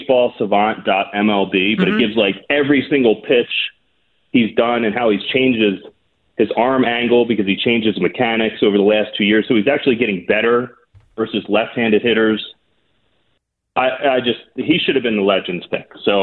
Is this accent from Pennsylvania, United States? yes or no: yes; Philadelphia, Pennsylvania, United States; but I'm still from Philly, so I got to complain a little.